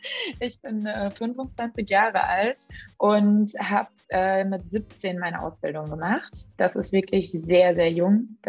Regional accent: Mannheim, Baden-Württemberg, Germany; Ich komme aus Mannheim und habe dort auch die Inspiration für Indoor-Cycling bekommen

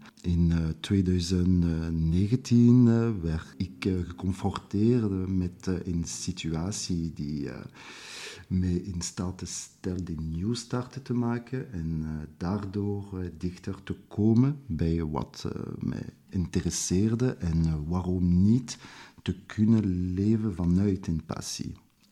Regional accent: Brussels, Brussels-Capital Region, Belgium; born there; Ik ben 38 jaar geboren in Brussel.

